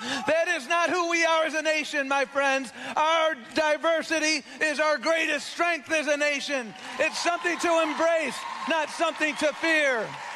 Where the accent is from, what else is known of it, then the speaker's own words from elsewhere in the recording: Buffalo, New York, United States; That's what I learned growing up in Buffalo, New York.